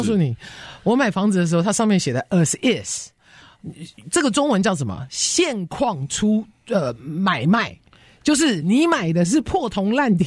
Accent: Taiwan; 也许我是从台湾来的

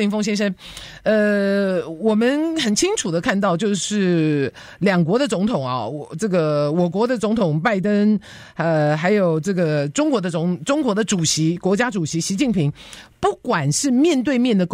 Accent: United States; Chinese is a second language; 要毒害我们美国人

